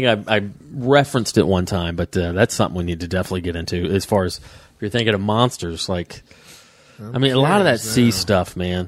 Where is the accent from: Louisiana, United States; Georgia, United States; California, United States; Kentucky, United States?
Georgia, United States; Lake Lanier from my home state of Georgia.